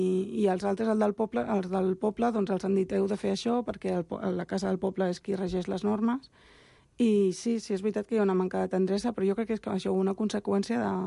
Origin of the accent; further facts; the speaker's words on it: Badia del Vallès, Catalonia, Spain; jo vaig créixer a Badia i vaig créixer amb un estigma i és difícil